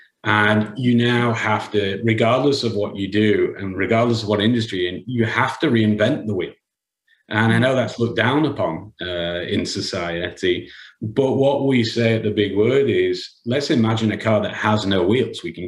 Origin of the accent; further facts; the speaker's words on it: England, United Kingdom; And I'm English, you know, we don't get over 70 degrees normally.